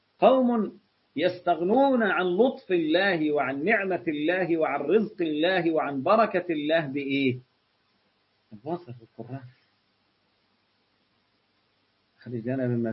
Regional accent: Egypt; المش ده عندنا في مصر عبارة عن حاجة كده جبنة قديمة

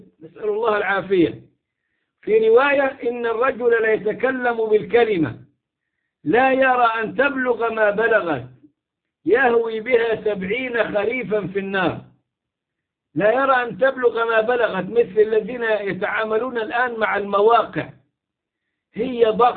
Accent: Egypt; now in Turkey; وعندي طلاب من الأعاجم كثر كانوا يحضرون عندنا في مصر أيام ما كانوا يتعلمون في مصر، وكان الأزهر قبلتهم للتعلم، ومنهم من ألتقي به الآن في تركيا

